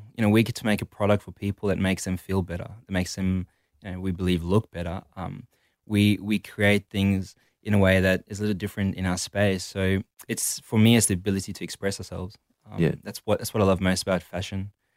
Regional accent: South Africa; So, growing up in South Africa, I'd always been involved in the arts, entertainment, did a bit of music, worked in a bit of theatre, did a lot of that in school.

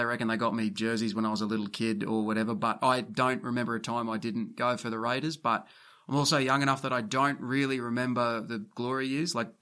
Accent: Camden, New South Wales, Australia; I'm from Camden, which is maybe 15 minutes from Campbelltown.

